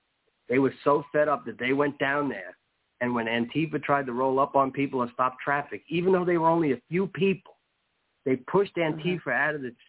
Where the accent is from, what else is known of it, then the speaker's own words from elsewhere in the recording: New York, United States; accent: New York; Folks that listen, you probably hear my accent, right? You hear I come from New York. Hey, bada bing, I came from New York.